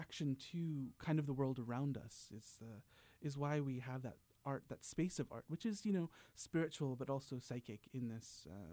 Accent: London, United Kingdom; born there; I was born in London.

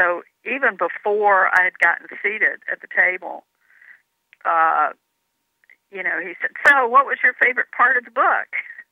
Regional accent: Alabama, United States; But when I was growing up in Alabama, black people still rode on the back of the bus.

